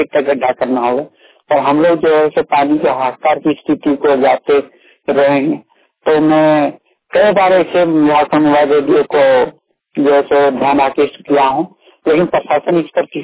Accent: Khedagada, Jharkhand, India; खेड़ागड़ा पंचायत चेता प्रखंड चौचारी जिला धनबाद का निवासी हूँ।

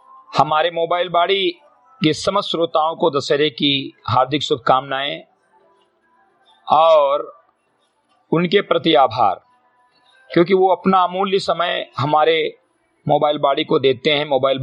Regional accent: Bahraich, Uttar Pradesh, India; ग्राम सभा सिमरी घटेही, विकास खंड मेनपुरवा, जनपद बहराइच का मूल निवासी हूं

